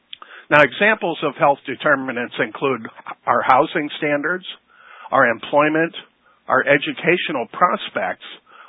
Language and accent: English; LaGrange, Illinois, United States; I'm a chiropractor from LaGrange, Illinois.